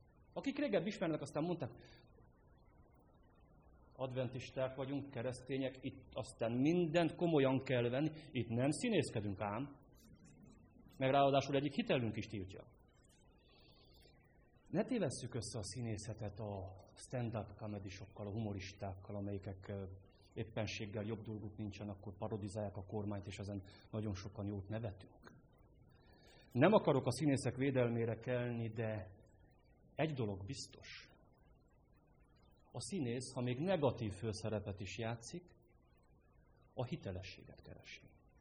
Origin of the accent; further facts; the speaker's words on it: Miercurea Ciuc, Harghita, Romania; Erdélyből származom, Felső Maros mentén születtem, Csíkszeredában nevelkedtem.